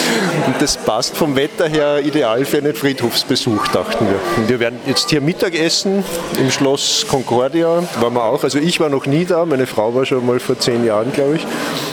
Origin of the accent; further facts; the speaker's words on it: Linz, Upper Austria, Austria; ich bin aus Linz, meine Frau ist aus der Steiermark